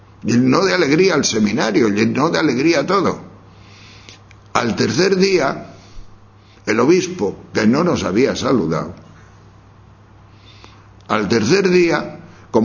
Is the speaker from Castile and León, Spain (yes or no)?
yes; Tejerina, Castile and León, Spain; La niñez de mi pueblo en Tejerina, que yo soy un pueblo de León, Tejerina, pues no había sido así, yo no tenía esos problemas.